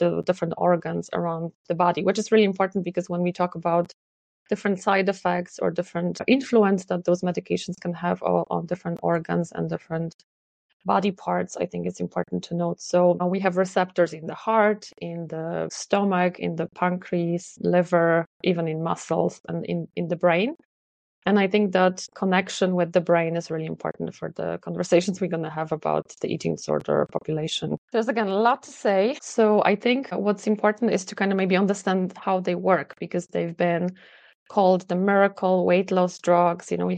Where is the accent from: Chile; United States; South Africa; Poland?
Poland; moved away as an adult; now in Ireland; So I live in Ireland for 20 years, although I'm originally from Poland